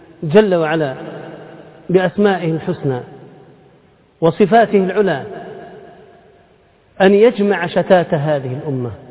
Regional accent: Egypt

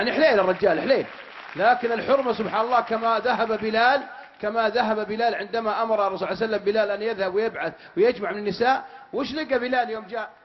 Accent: Unaizah, Al-Qassim, Saudi Arabia; الحمد لله يطلع باصين من مدينتي مدينه عنيزه

